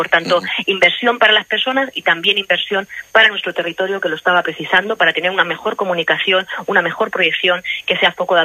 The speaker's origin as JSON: {"language": "Spanish", "country": "Spain", "said": "a todos los castellano-manchegos y castellano-manchegas, en tanto que somos españoles y españolas, ¿no?"}